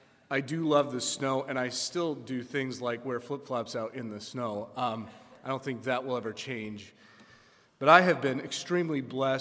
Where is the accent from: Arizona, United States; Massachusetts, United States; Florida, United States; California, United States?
Arizona, United States; Phoenix; Growing up in Phoenix, not really having direction in life, and then all of a sudden I end up in Owatonna, Minnesota.